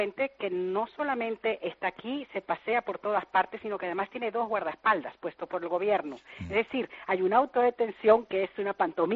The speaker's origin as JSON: {"language": "Spanish", "country": "Venezuela", "also_born_or_lived": "Bilbao", "said": "pero soy venezolana."}